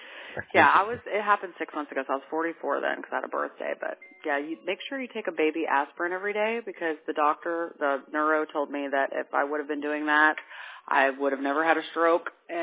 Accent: Tampa, Florida, United States; Yeah, I'm from Tampa originally.

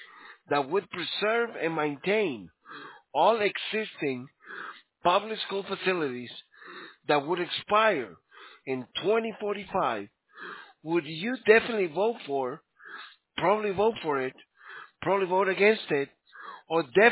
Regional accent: Miami, Florida, United States; Well, I'm from Miami, sir.

